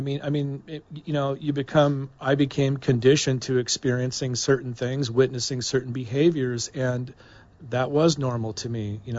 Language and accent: English; Long Beach, California, United States; Yeah, I mean, I grew up in Long Beach, and we grew up together.